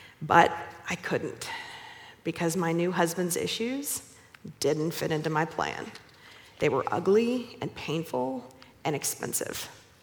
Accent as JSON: {"language": "English", "town": "Dallas", "region": "Texas", "country": "United States", "tie": "born or raised there", "said": "I grew up here in Dallas and had every advantage."}